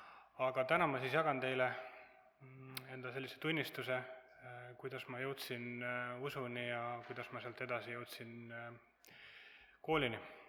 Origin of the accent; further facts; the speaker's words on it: Hiiu County, Estonia; olen turist Hiiumalt ja kuna ma juba Saaremaal olin, et siis astusin ka kirikust läbi